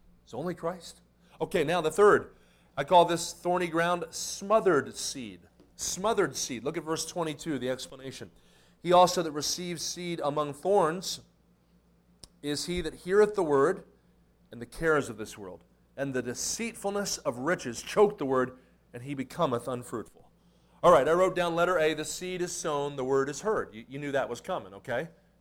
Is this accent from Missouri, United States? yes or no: yes; Kansas City, Missouri, United States; I'm from Kansas City.